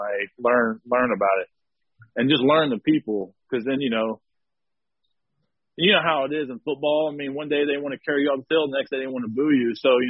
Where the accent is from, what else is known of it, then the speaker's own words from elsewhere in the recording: Texas, United States; I'm coming up from Texas and I thought, hell, I was just the toughest shit on the block.